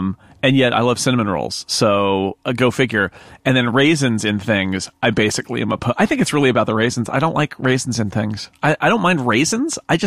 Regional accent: California, United States; And I know that may be heresy, and I'm from California, so whatever.

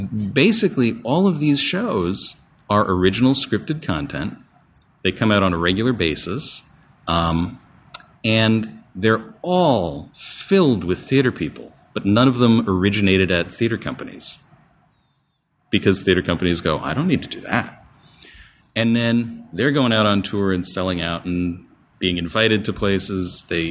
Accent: Louisville, Kentucky, United States; they were downloaded by enough people that I'm from the Louisville area

